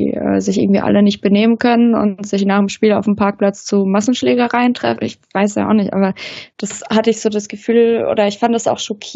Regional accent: Baden-Württemberg, Germany; ich komme ursprünglich aus dem Nachbardorf von Hoffenheim und in der Region ist

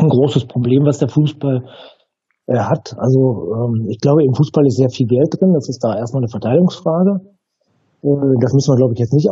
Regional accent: Dortmund, North Rhine-Westphalia, Germany; ich bin in Dortmund groß geworden

